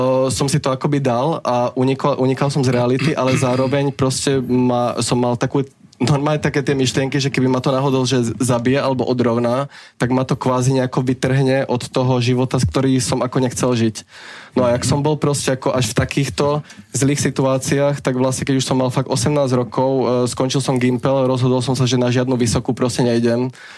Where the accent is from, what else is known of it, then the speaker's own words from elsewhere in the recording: Jelka, Trnava Region, Slovakia; som z malej dedinky a fakt pochádzam z malej dediny Jelka, to je proste 50 km od Bratislavy a moji rodičia sú extrémne pobožný